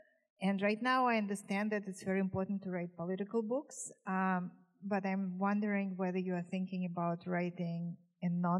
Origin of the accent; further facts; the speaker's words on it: Moscow, Russia; moved away as an adult; So I'm originally from Moscow. … I immigrated about 20. It was last year of the Soviet Union.